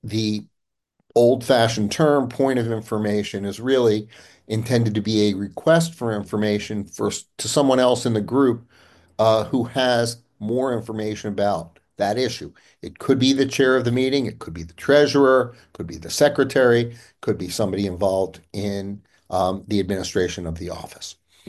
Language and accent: English; Dedham, Massachusetts, United States; I'm a long-term member and past chair of the Commission of Trust Funds in my hometown of Dedham, Massachusetts, which is an elected position.